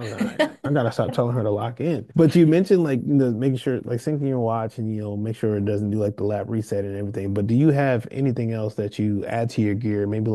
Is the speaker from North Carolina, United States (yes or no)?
yes; North Carolina, United States; Shout out North Carolina. I'm from North Carolina, everybody.